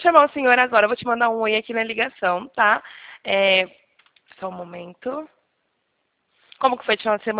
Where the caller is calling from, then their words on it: Campinas, São Paulo, Brazil; Eu falo aqui do interior de São Paulo, Campinas, Sumaré, conhece?